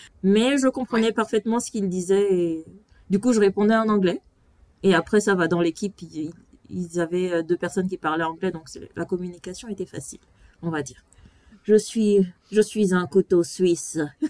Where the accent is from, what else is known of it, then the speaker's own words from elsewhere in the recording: Gabon; Je suis née et j'ai grandi au Gabon et mes voisins étaient coréens.